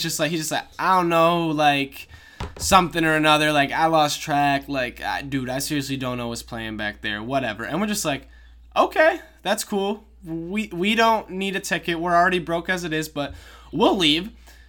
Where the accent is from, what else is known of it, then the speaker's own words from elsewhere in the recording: Wisconsin, United States; I'm from Wisconsin.